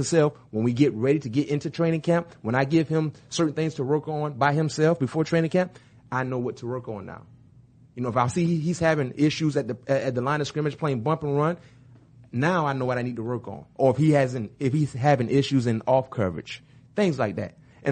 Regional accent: Florida, United States; I'm from Florida, bruh.

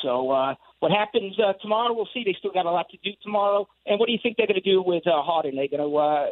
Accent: Brooklyn, New York, United States; And growing up in Brooklyn, I followed the team back when they.

